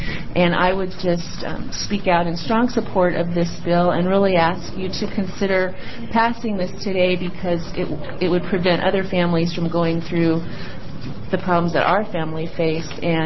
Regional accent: Gresham, Oregon, United States; I'm from Gresham.

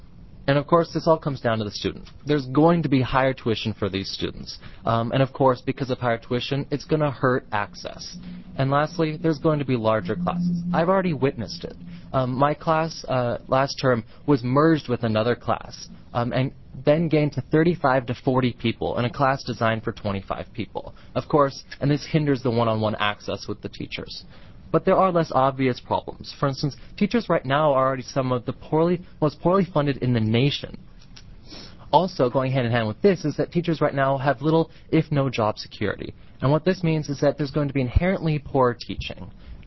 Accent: Ashland, Oregon, United States; born there; I was born in Ashland, Oregon, February 15th, 1983, actually living for 14 years next to Senator Lynn Hannon.

